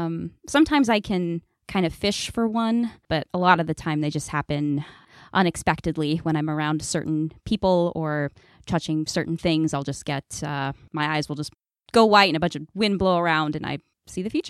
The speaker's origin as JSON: {"language": "English", "town": "Scottsdale", "region": "Arizona", "country": "United States", "tie": "born there", "lives_now": "Chicago, United States", "said": "I was born in Scottsdale, Arizona. Went to school there. And then I moved to Chicago."}